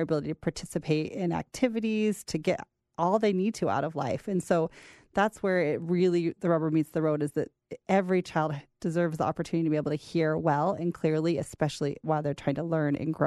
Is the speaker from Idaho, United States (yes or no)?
yes; Idaho, United States; moved away as an adult; I grew up in Idaho, and it took me 20 years to move back after I left for college.